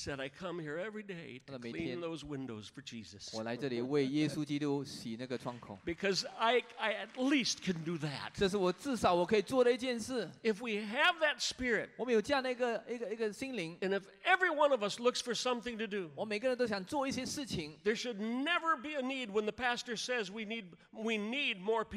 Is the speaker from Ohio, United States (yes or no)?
no; Green Bay, Wisconsin, United States; born there; I was born in Green Bay, Wisconsin.